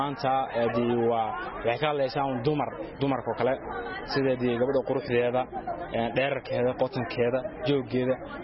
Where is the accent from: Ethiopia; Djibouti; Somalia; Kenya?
Ethiopia; Somali Region; waxaan ka soo jeedaa gobolka yaani afdheer